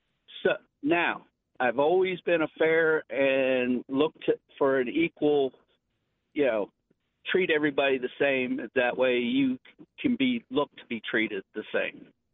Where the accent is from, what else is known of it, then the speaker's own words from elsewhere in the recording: East Coast, United States; Now, I'm from the East Coast, and I will be very clear here.